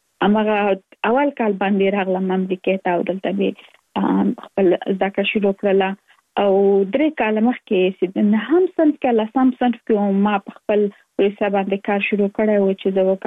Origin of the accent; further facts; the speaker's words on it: Kabul, Afghanistan; now in Virginia, United States; زه اف کورس د افغانستان یم، په افغانستان کې زیږیدلې، کومریسته کې مې په افغانستان په کابل کې تر سره کړې دي، او وروسته لاغه لکه مونږ ټول چې یو مسافر شوم يم په امریکا کې، اوس په ورجینیا ایالت کې ژوند کوم.